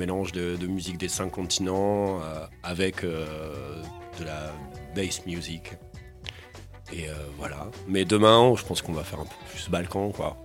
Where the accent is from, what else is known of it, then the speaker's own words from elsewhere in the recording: Toulouse, Occitanie, France; Je viens de Toulouse, c'est mon port d'attache.